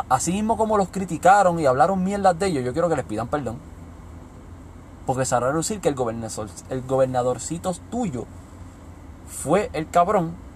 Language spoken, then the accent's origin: Spanish; Puerto Rico; si yo vivo fuera de Puerto Rico, aun siendo puertorriqueño, yo no puedo opinar de los asuntos de la isla que amo, de la isla que me vio nacer, de la isla que me crió, de mi alma mater, donde estudié, donde trabajé, donde me crié